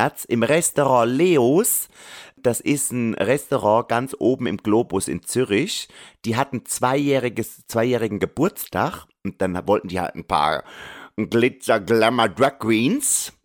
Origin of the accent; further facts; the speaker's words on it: Germany; Das ist ja auch in der Nähe aus meiner Heimat, aus Deutschland.